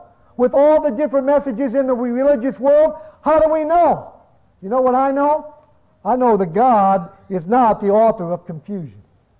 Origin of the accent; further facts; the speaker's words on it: Gary, Indiana, United States; born there; You know what? I was born in Gary, Indiana.